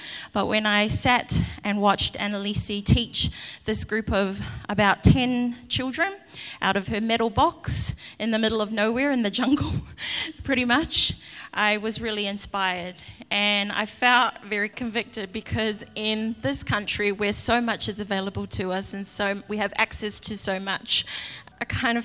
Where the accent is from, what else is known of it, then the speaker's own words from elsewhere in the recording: Chermside, Queensland, Australia; she heard us saying that we're from Brisbane and we're from Chermside